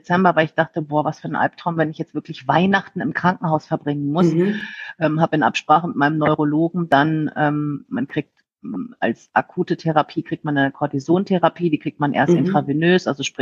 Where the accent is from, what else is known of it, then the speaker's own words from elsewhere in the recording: Rhineland, Germany; ich bin sehr offen und ich komme aus dem Rheinland und bin auch sehr flapsig